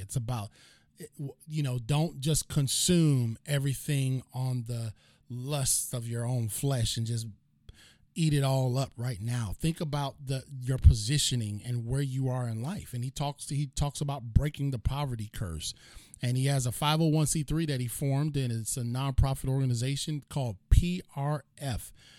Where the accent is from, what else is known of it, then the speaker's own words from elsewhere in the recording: Cleveland, Ohio, United States; now in North Carolina, United States; I'm from Cleveland, transplanted to Eastern Carolina, so I just don't know.